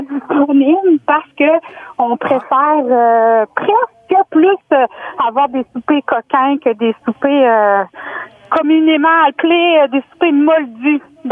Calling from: Grande-Baie, Quebec, Canada; On est de Grande Bay

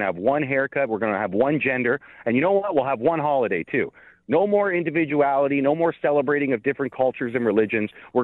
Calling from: Toronto, Ontario, Canada; And if I could say, as a Canadian, anytime I hear somebody at one of our shindigs say, hey, I got a bottle of Canadian Club

